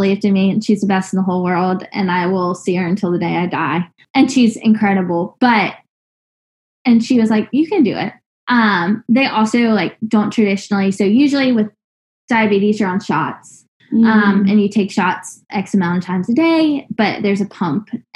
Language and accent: English; Richmond, Virginia, United States; I'm from Richmond, Virginia.